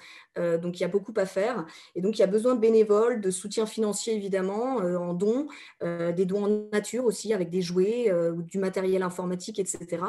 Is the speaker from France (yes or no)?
yes; Vernou-la-Celle-sur-Seine, Île-de-France, France; je viens du sud de Seine-et-Marne et de Vernoux-la-Celle-sur-Seine et donc de Fontainebleau.